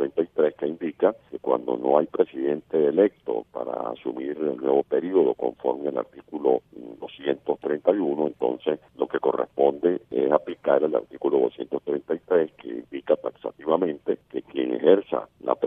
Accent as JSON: {"language": "Spanish", "country": "Venezuela", "said": "Él ha secuestrado los poderes públicos en Venezuela, por eso en mi país no hay Estado de Derecho"}